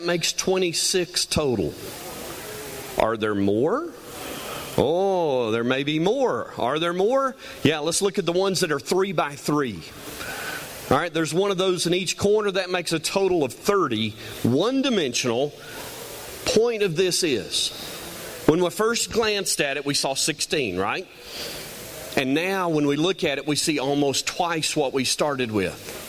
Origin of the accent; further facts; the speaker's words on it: Texas, United States; So I am thankful to be the fifth generation in our family business in my home state of Texas.